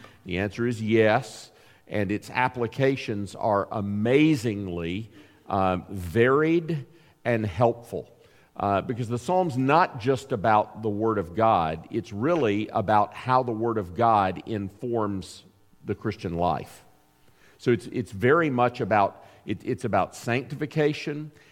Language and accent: English; the South, United States; I'm a Southerner, right?